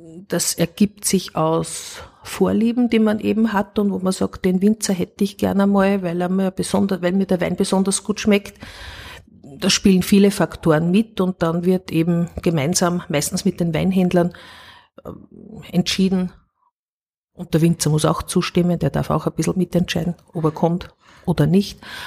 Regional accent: Upper Austria, Austria; ich bin auf einem sehr kleinen Bauernhof aufgewachsen im Mühlviertel

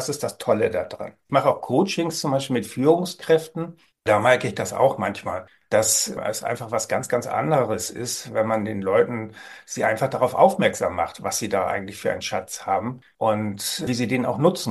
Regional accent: Hamburg, Germany; born there; ich wurde vor 62 Jahren in Hamburg geboren.

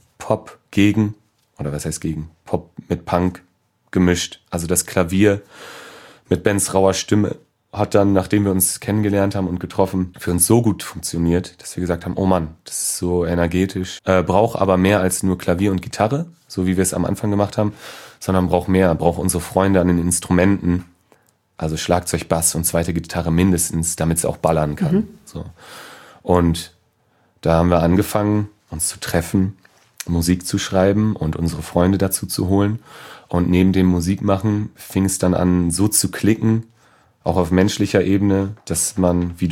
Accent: Friedrichsdorf, Germany; Also ich komme vom Dorf, aus Friedrichsdorf

